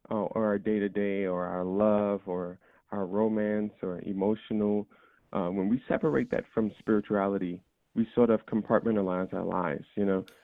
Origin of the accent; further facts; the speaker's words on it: Brownsville, United States; I grew up in Brownsville, and my dad was a Baptist preacher.